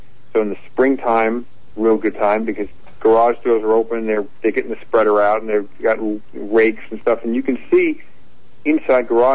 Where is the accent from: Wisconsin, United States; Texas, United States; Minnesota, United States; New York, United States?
New York, United States; Ronkonkoma; I grew up in Ronkonkoma, and I went back 30 years later.